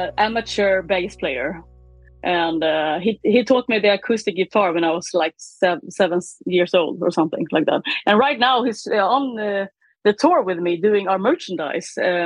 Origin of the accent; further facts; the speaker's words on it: Skåne, Sweden; I grew up in southern Sweden, in Skåne, where I had nothing to do. From a farm, so I was just sitting in a field practicing guitar.